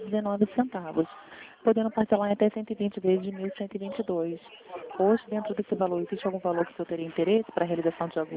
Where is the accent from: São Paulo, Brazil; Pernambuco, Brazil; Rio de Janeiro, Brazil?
Rio de Janeiro, Brazil; Eu sou do Rio